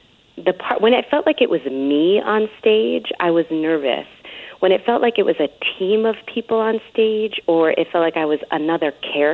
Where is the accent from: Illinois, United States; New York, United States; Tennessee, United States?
New York, United States; Bronx; born or raised there